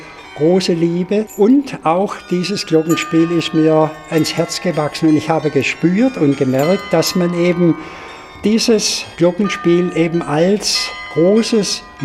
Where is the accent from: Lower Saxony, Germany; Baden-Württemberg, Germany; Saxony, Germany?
Baden-Württemberg, Germany; Esslingen; born there; Und da ich Esslinger bin, gebürtiger Esslinger, dann habe ich gesagt, ich will es einfach versuchen.